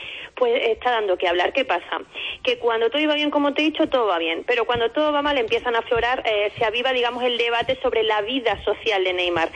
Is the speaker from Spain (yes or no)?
yes; Madrid, Community of Madrid, Spain; born there; now in Extremadura, Spain; porque yo soy adoptada aquí y me parece que también es precioso. Donde yo nací, ¿qué te voy a decir? Mi Madrid.